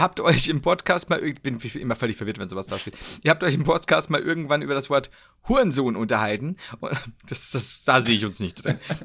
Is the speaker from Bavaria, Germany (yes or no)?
yes; Bavaria, Germany; Das Gute ist immer, dass hier bei uns in Bayern Mats, also es gibt die Schere Mats oder die Mist Mats